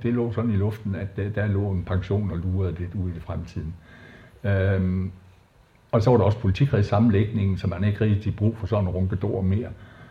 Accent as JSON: {"language": "Danish", "town": "Herning", "region": "Central Denmark Region", "country": "Denmark", "tie": "born or raised there", "said": "Jeg er godt nok født og opvokset i Herning, men begge mine forældre stammer fra Lønborg. Og hver eneste skoleferie, så længe jeg kan huske, har jeg tilbragt i Lønborg."}